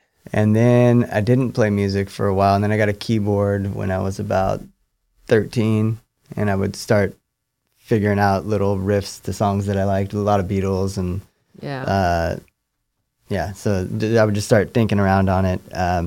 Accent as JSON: {"language": "English", "town": "Loomis", "region": "California", "country": "United States", "tie": "born or raised there", "lives_now": "Gold Beach, United States", "said": "I grew up in the Sacramento area, Sierra Foothills, in a small town called Loomis. So I grew up there, went to school up there."}